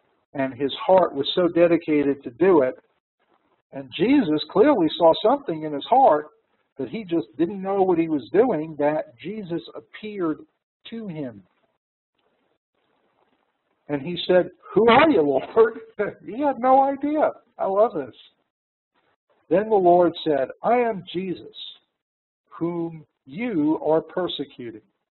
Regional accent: New York, United States; I'm a New Yorker, and I just said y'all, or all y'all.

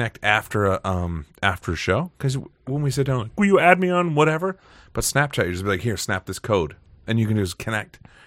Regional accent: Nantucket, Massachusetts, United States; I'm from an island. I'm from Nantucket in Massachusetts.

